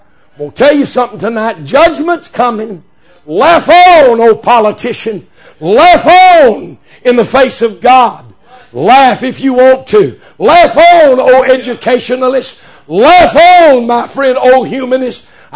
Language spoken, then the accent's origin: English; Midland, Texas, United States; born there; Used to live in the Permian Basin. I was born out in West Texas in the oil fields of Midland, Odessa.